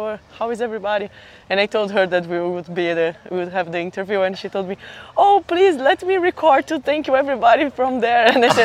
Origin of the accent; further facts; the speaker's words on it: São Paulo, Brazil; English is a second language; I'm from Brazil, São Paulo.